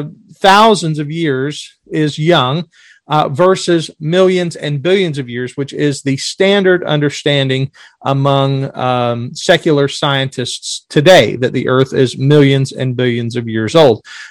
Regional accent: Florida, United States

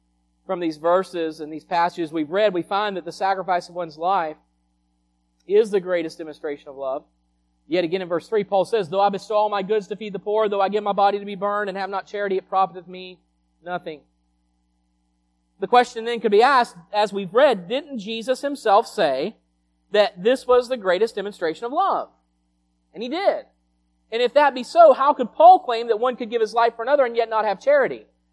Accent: United States; I thank God that I was born and raised in America.

